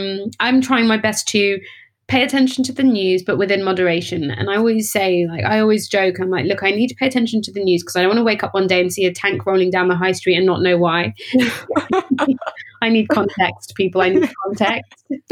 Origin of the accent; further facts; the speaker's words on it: Cambridge, East of England, United Kingdom; I'm a British-born Ghanaian who was born and raised in Cambridge, and I am the middle of three girls, so I have two sisters. And I grew up in Cambridge